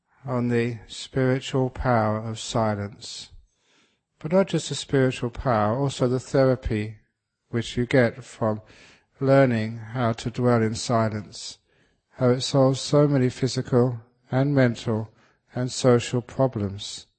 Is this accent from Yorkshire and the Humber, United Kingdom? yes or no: no; London, United Kingdom; I remember as a kid growing up in London, which was a very, very noisy city.